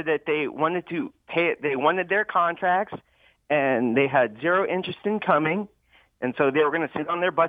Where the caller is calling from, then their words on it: Las Vegas, Nevada, United States; Hey, Brian … that was hilarious.